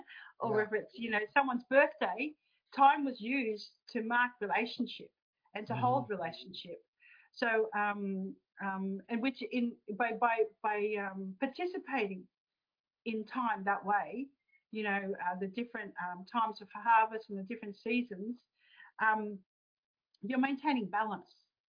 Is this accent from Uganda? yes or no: no; Australia; Like down to myself as an Australian woman visiting